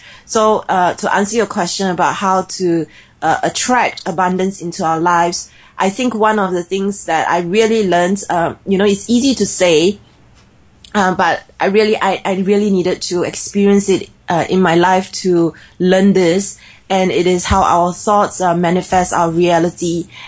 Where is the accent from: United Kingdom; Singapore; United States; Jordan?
Singapore; accent: Singlish; I don't speak well, I speak weird because I'm Singaporean and I speak Singlish.